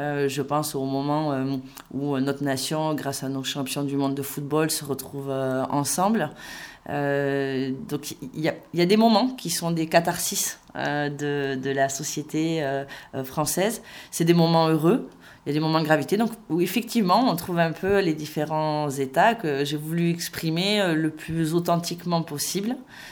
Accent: Toulouse, Occitanie, France; ça fait partie des petites singularités qu'on a envie de revendiquer quand on est Toulousain ou quand on est Toulousaine.

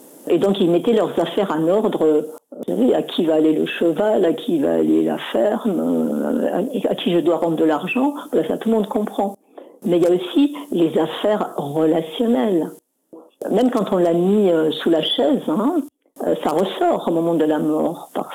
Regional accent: Carcassonne, Occitanie, France; born there; Et maintenant, je suis revenue habiter dans le sud, puisque je suis née à Carcassonne

